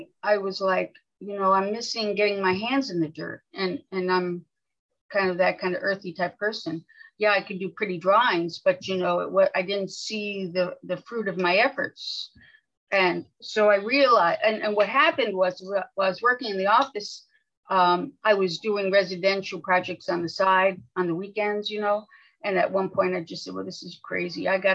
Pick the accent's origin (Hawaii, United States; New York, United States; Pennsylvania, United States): New York, United States; New York City; and I grew up in New York City in apartments. Landscapes were Central Park was essentially what I knew, frankly.